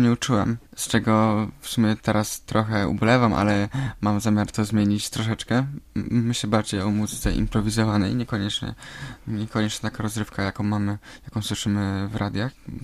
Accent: Gorlice, Lesser Poland, Poland; Mieszkałem w sumie... ja pochodzę z Gorlic, jednak tam się urodziłem, jednak mieszkam w małej wsi nieopodal Gorlic, jest to Kobylanka.

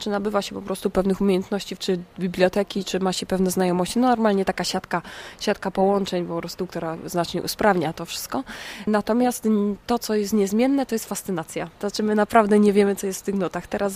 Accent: Silesian Voivodeship, Poland; gdzie byliśmy totalnie skupieni jako Ślązacy na takim ciężkim przemyśle

